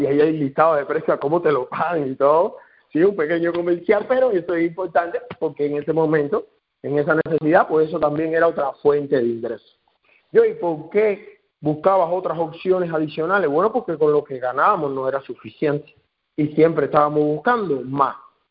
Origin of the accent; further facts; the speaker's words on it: Cuba; moved away; porque como nosotros ya veníamos de otros países, no somos como esos cubanos que recién llegan